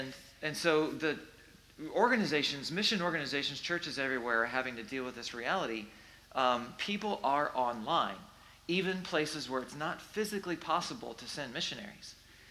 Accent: North Baltimore, Ohio, United States; I'm from North Baltimore, actually. Went to North Baltimore High School

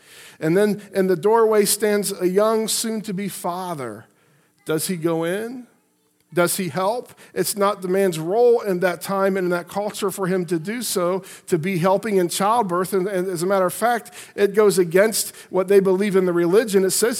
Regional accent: Piqua, Ohio, United States; she's in a nursing home in my hometown of Piqua at the age 95 or 96.

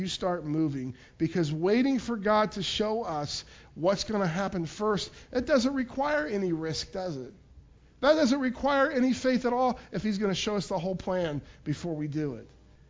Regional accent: Pickwell, Ohio, United States; moved away as an adult; now in Sharonville, United States; God called me to leave my hometown where I'd been my whole life in Pickwell, Ohio, to move to Sharonville, Ohio, which is right outside of Cincinnati, in the Cincinnati area, to be a youth pastor.

